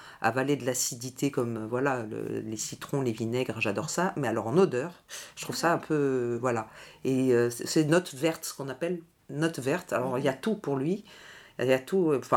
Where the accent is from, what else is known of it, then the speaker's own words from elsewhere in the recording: Marseille, Provence-Alpes-Côte d'Azur, France; now in Paris, France; Ou dans je dirais toujours chez moi, à Marseille.